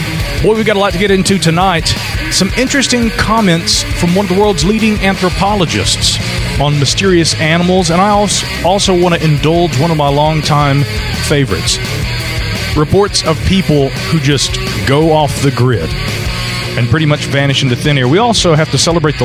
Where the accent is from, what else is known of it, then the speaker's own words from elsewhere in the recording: Asheville, North Carolina, United States; But Asheville, again, you know, I'm from Asheville. I was born and raised here.